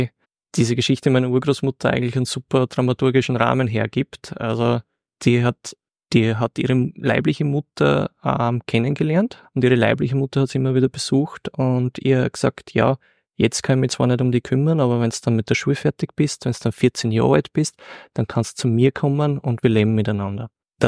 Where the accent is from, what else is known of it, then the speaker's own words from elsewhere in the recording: Styria, Austria; mein erstes Buch war ein Sagenbuch über meine Heimatregion, das Wechselland in der Oststeiermark.